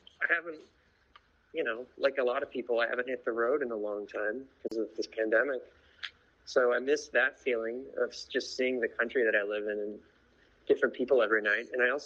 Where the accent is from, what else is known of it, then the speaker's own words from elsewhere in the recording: Orlando, Florida, United States; At the moment, when I'm not in the C-Cut studio, I'm in Orlando, Florida. Yep. My hometown.